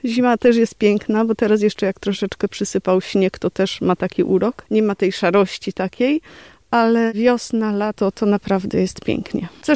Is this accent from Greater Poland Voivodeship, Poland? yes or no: no; Pszczyna, Silesian Voivodeship, Poland; bo ja pochodzę ze Śląska, w ogóle jestem pszczynianką, urodziłam się w Pszczynie.